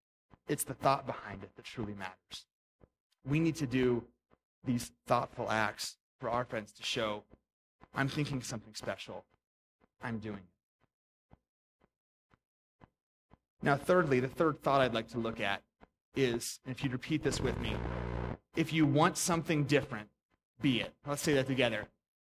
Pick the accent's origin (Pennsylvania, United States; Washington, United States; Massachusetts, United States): Pennsylvania, United States; my dad went back for his master's at Penn State University. I grew up in Pennsylvania.